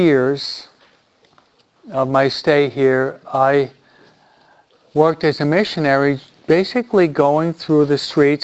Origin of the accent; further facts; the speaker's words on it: New York, United States; And I was brought up in New York with what is called the English etiquette.